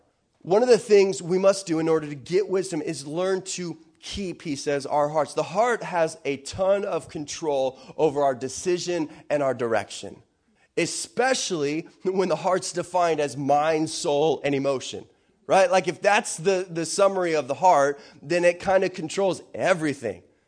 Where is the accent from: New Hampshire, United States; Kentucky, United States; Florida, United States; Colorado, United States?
Florida, United States; Like, I'm Christian because, well, I'm from Florida, and that's kind of what people do.